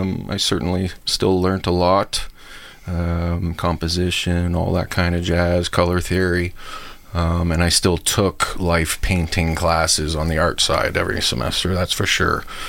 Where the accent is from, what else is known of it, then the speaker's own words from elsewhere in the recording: Newmarket, Ontario, Canada; also born or lived in Montreal; And I was born in Montreal, and we lived there till maybe 81, and we moved to Newmarket, Ontario.